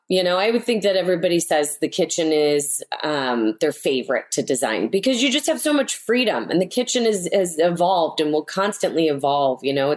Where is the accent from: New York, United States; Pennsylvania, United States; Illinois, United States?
Illinois, United States; Chicago; because, you know, growing up in Chicago, that's what it's about, the history and the architecture.